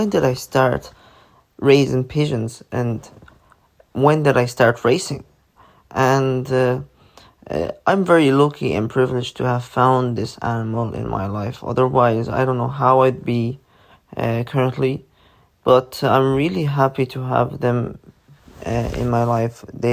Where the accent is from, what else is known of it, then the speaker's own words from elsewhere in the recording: Ireland; also born or lived in Egypt; I was born in Egypt, and I moved to Ireland when I was very young. I'm 23